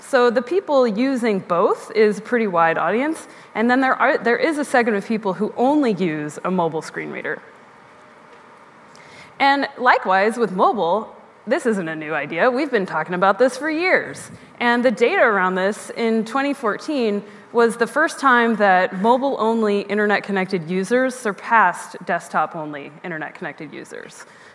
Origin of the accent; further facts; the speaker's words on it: Seattle, Washington, United States; also born or lived in Oregon; I was actually born in Oregon, but I'm from Seattle, so this feels like home to me.